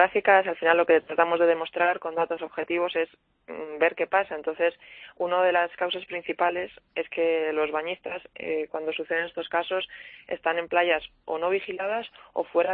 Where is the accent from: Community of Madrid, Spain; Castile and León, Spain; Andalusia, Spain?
Castile and León, Spain; yo es que soy de Castilla uh-huh. y León y no tenemos nada de playa